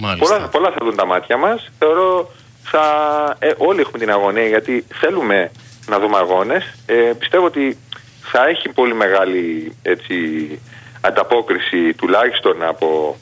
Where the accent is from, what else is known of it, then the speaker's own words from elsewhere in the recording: Corfu, Ionian Islands, Greece; πήγα και στην ιδιαίτερη πατρίδα μου, την Κέρκυρα